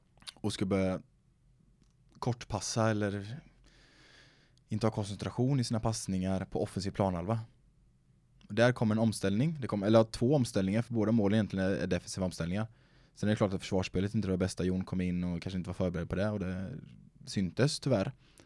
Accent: Tranås, Jönköping County, Sweden; jag kommer från Tranås.

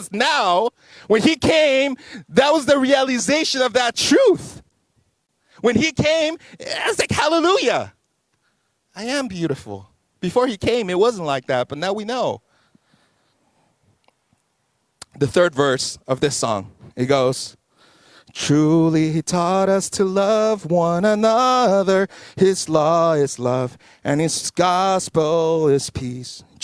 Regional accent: Chile; first language Spanish; English is a second language; Y'all know my first language is Spanish? La única palabra que yo puedo decir, el primer idioma que yo aprendí es español y nada más. See, I'm faking my English and Korean. I'm more Chilean than anything else.

